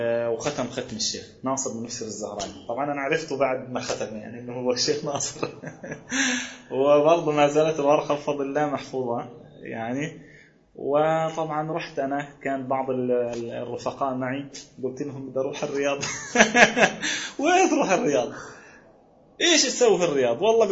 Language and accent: Arabic; Gaza, Gaza Strip, Palestine; يا شيخ أنا من غزة ومن فلسطين يعني